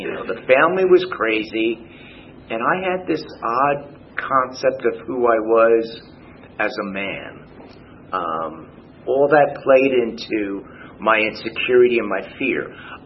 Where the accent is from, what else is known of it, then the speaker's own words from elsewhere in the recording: Long Island, New York, United States; I was raised on Long Island, which is off, for those of you, it's this funny little fish-shaped place off of New York. I'm one of seven. My mother was Irish and German. My father was Italian